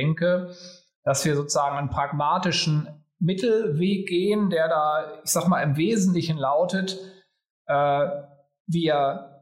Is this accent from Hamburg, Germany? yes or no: yes; Hamburg, Germany; Ich komme ja aus Hamburg